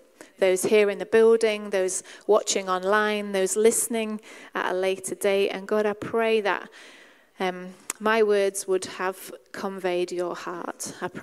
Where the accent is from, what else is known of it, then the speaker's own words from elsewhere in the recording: Yorkshire and the Humber, United Kingdom; I grew up in the Methodist church. My parents went to a little chapel in rural North Yorkshire